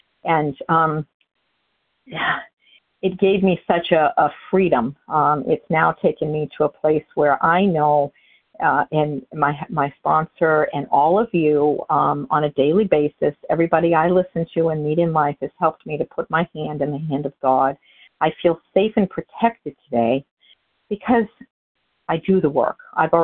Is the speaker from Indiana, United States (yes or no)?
no; New Hampshire, United States; Yes, I am from New Hampshire.